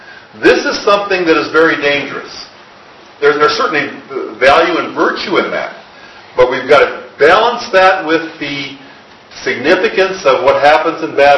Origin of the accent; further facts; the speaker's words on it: United States; Well, I'm an American.